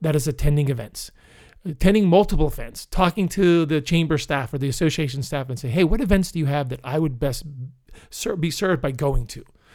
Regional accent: Pennsylvania, United States; They're from Pennsylvania. Well, I'm from Pennsylvania.

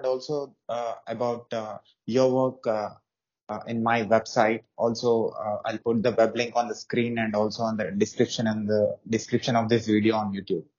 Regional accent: India; I'm from India.

